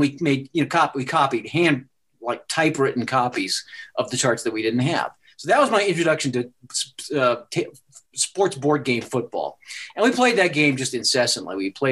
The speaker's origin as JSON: {"language": "English", "region": "Wisconsin", "country": "United States", "tie": "born or raised there", "said": "I grew up in Wisconsin."}